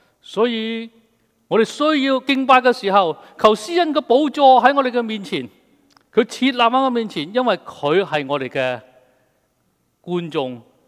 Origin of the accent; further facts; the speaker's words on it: China; 酒祭亦都好似我哋中國人嘅一樣嘅時候，奠酒